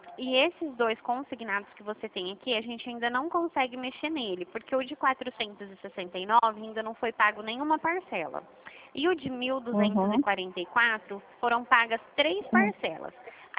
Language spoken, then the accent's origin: Portuguese; São Paulo, Brazil; eu sou de São Paulo.